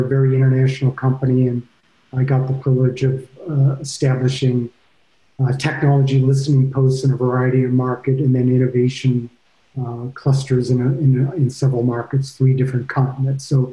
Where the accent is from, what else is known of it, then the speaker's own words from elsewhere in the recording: Ohio, United States; also born or lived in Boston / Michigan; I was born in Boston, Massachusetts. I went to high school in Ohio, and then I moved to Michigan.